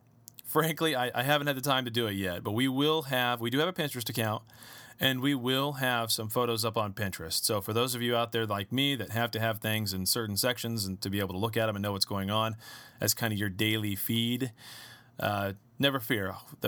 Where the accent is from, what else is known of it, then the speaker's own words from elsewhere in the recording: Missouri, United States; I'm from Missouri.